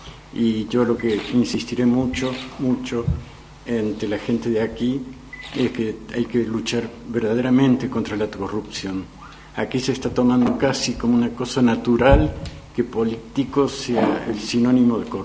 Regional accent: France; also born or lived in Argentina; Soy nacido en la Argentina, hijo de españoles, pasé mi vida en Francia

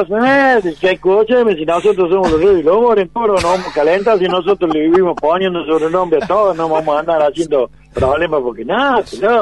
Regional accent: Córdoba, Argentina; Claro, soy de Córdoba capital, ¿viste?

